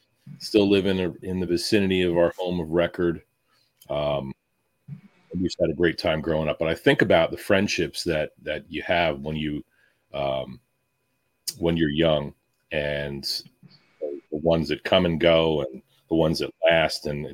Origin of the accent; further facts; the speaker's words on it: New Jersey, United States; We grew up together in the Pine Barrens in New Jersey